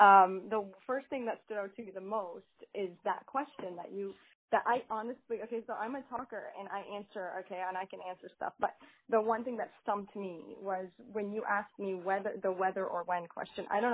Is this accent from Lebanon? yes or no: yes; Lebanon; moved away as an adult; now in Canada; I didn't grow up in Canada, I grew up in Lebanon where it's very warm, and I moved here at 18. And ever since I was 18 here in Canada